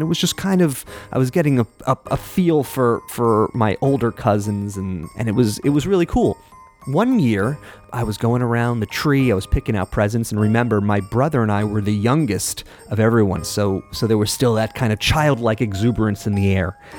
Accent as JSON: {"language": "English", "region": "New York", "country": "United States", "tie": "born or raised there", "said": "What you may not know about me is that while I grew up Jewish on Long Island, my father's side of the family was of various Christian denominations"}